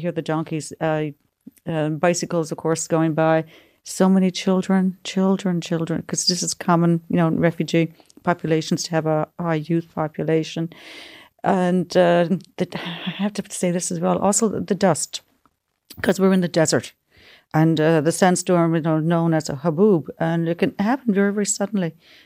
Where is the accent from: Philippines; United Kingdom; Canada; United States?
Canada; St. John's, Newfoundland and Labrador; I'm from St. John's, Newfoundland